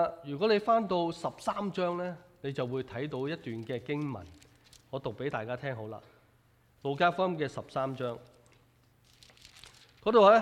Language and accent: Chinese; Hong Kong; 即是作为一个香港人，我們愛我們的中國，我們是中國人嘛